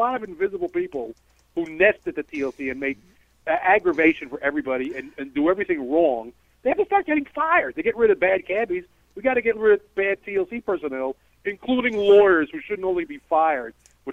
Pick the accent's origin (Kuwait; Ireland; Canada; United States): Ireland; I'm an Irishman. I can speak for that.